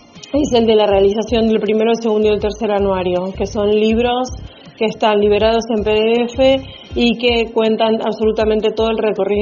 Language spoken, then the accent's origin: Spanish; Comodoro Rivadavia, Chubut, Argentina; now in Buenos Aires, Argentina; Tengo 46 años. Soy oriunda de la Patagonia, de Comodoro Rivadavia. Vivo en Buenos Aires hace muchos años ya.